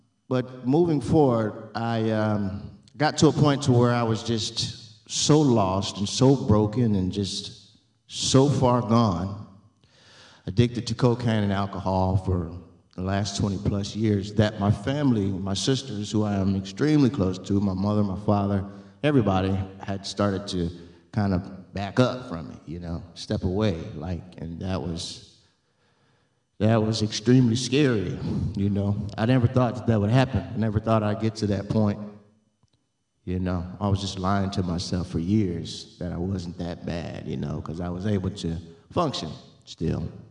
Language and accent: English; Aurora, Illinois, United States; Yes. I'm 40 years old. I'm from Aurora, Illinois, born and raised.